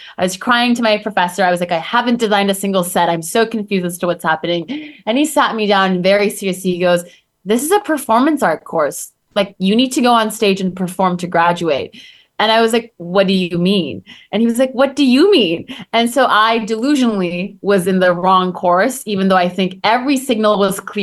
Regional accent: Turkey; also born or lived in Canada; I am from Turkey and there's, you know, a part of me that's Middle Eastern. And then I was raised on and off in Canada

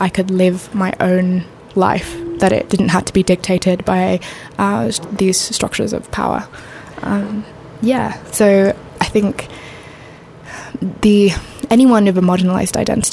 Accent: Sweden; Growing up in Sweden, it's like a barren land for queer Black arts and narratives and stories.

